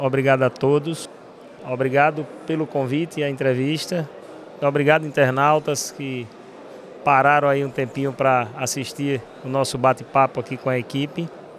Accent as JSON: {"language": "Portuguese", "town": "Belém de São Francisco", "region": "Pernambuco", "country": "Brazil", "said": "Amo Belém de São Francisco, minha terra. Terra do meu coração."}